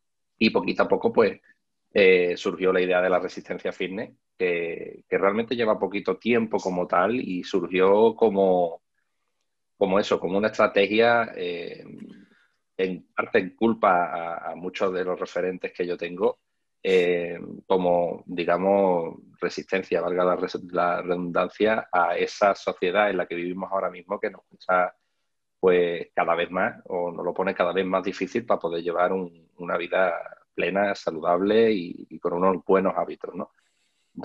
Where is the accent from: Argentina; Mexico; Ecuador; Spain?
Spain; Cádiz, Andalusia; para los que todavía no me conozcan, y yo soy un chaval de Cádiz